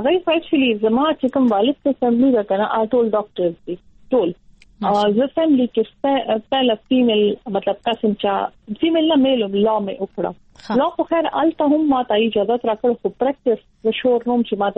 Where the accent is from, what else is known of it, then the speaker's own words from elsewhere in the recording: Peshawar, Khyber Pakhtunkhwa, Pakistan; زه په پېښور لوکل یم او زه دلته مطلب دلته پیدا شول